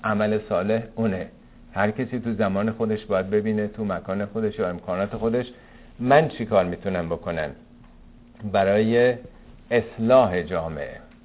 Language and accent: Persian; Iran; ما ایرانی هم عادت کردیم هر چیزی هم تأسیس میشه بالاش می‌نویسیم